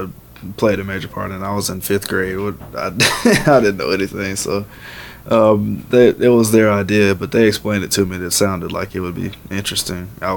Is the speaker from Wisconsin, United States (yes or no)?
yes; Milwaukee, Wisconsin, United States; born there; Well, I was born in Milwaukee, actually, and my father was in the military.